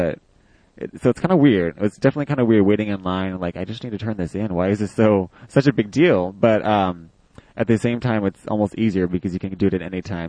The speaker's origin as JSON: {"language": "English", "region": "Oregon", "country": "United States", "said": "while I'm from Oregon, so I'm used to the rain and the cold, it wasn't a big deal."}